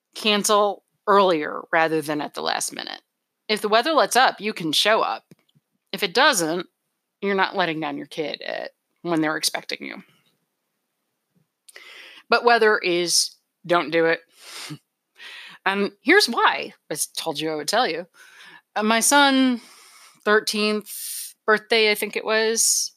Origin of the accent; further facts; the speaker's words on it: New York, United States; I'm a New Englander. I grew up out in Western New York.